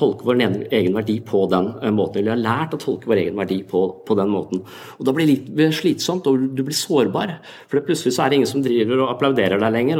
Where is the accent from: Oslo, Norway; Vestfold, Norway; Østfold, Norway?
Vestfold, Norway; Tønsberg; I Tønsberg der jeg vokste opp, og jeg prøvde å snakke med jenter